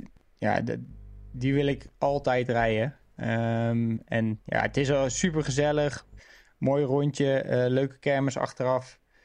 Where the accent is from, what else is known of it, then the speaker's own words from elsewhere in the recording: South Holland, Netherlands; born there; Wateringen is natuurlijk vlakbij waar ik ben geboren.